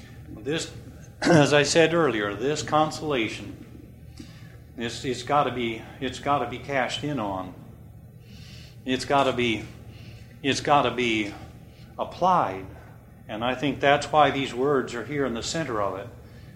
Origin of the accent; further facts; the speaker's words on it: Iowa, United States; now in Kirksville, United States; When I moved from Iowa to Kirksville, I began to doubt and be very, very troubled as to whether I'd made the right decision. Leaving my home